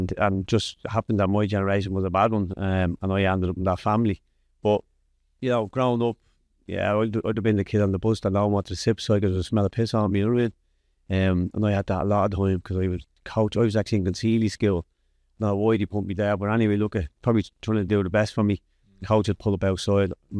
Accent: Dublin, Leinster, Ireland; I grew up in Darndale, North County, Dublin.

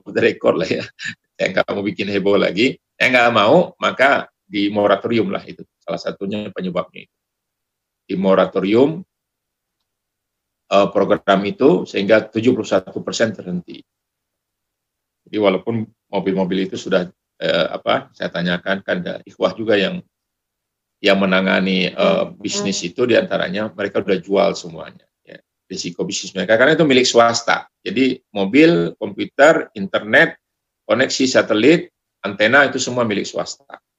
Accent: Sumatra, Indonesia; karena saya berasal dari Sumatera

